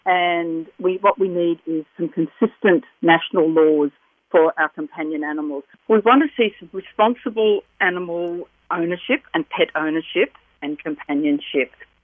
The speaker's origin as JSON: {"language": "English", "town": "Sydney", "region": "New South Wales", "country": "Australia", "lives_now": "Hunter, Australia", "said": "I have been in the Hunter for 45 years. I came up here from Sydney for the weekend 45 years ago and never went home."}